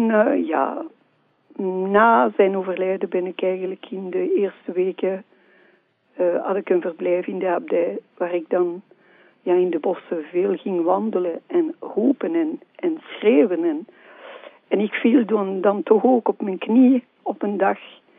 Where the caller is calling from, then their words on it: Forest, Brussels-Capital Region, Belgium; also born or lived in Ixelles; Ja, inderdaad. Ik woon dus momenteel in Vorst, maar wij hebben heel lang eigenlijk in Elsene gewoond.